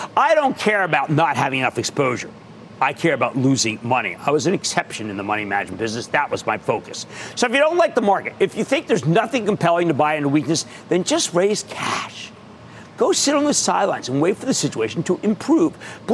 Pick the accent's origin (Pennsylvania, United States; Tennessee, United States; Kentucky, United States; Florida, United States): Pennsylvania, United States; So let's start with a question from Michael, my home state of Pennsylvania